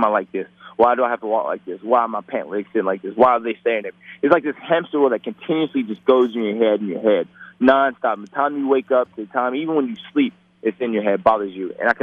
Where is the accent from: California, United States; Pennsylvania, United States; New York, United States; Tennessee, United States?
Tennessee, United States; You know, you got to think, we grew up in Tennessee.